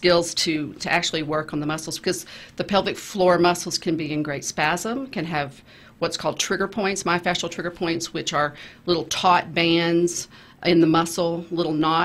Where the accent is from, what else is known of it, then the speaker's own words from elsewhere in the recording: Texas, United States; and I said it a while ago, I'm such a Texan.